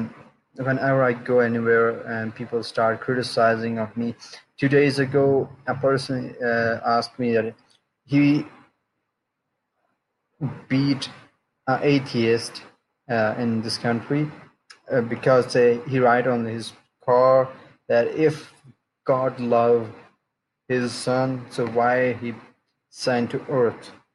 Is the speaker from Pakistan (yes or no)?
yes; Zafarabad, Azad Kashmir, Pakistan; I'm from Pakistan, Kashmir, in Zafarabad. A couple of years ago, 4 or 5 years ago, I left Islam.